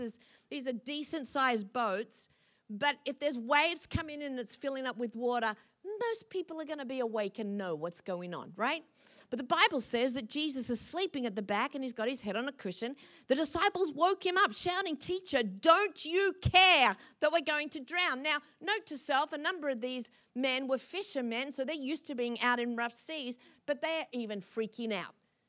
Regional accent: Sydney, New South Wales, Australia; I grew up in Sydney.

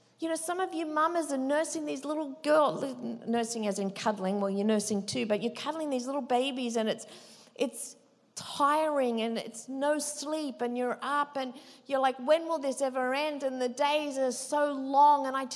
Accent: Australia; now in United States; It's so funny. I'm way more American now than I am Australian.

